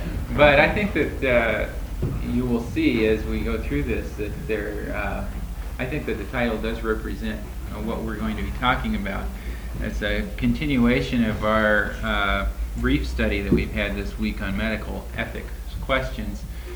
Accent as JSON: {"language": "English", "town": "Rochester", "region": "Minnesota", "country": "United States", "said": "I'm an obstetrician from Rochester, Minnesota."}